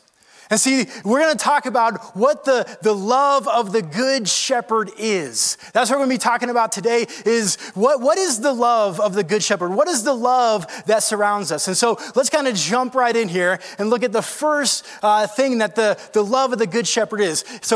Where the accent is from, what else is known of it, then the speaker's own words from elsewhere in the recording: Georgia, United States; I come from Georgia, go Dogs. And one of the things that I loved about being in the South was a good old-fashioned church potluck.